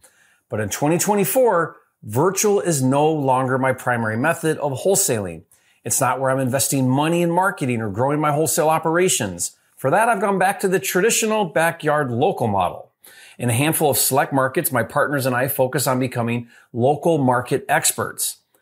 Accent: Detroit, Michigan, United States; moved away; back in 2013 when I left my hometown market of Metro Detroit.

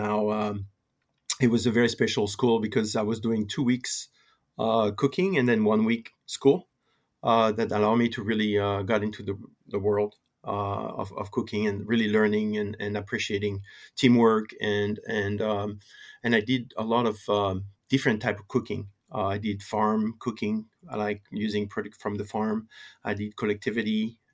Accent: Loire Valley, France; I am a French citizen. I grew up in the Loire Valley, and for the most part of my youth, spent it in my mom's kitchen.

